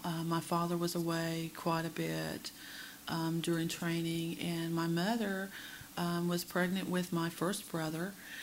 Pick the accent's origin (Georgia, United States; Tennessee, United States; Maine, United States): Georgia, United States; Toccoa; born there; and I was born in Toccoa, Georgia, in 1960.